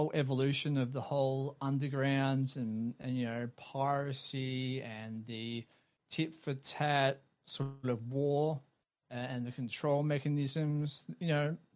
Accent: Australia; I'm Australian.

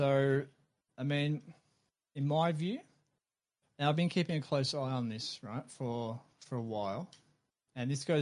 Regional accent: Australia; I'm Australian.

